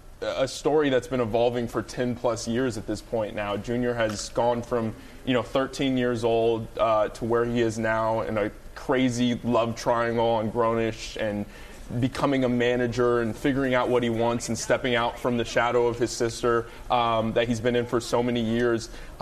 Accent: Los Angeles, California, United States; I'm from Los Angeles, so I had my whole friend group was there, all of my family members.

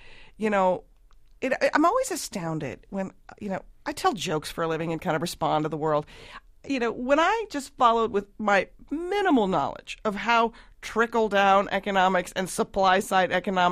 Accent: Minnesota, United States; Well, I am from Minnesota, born and raised.

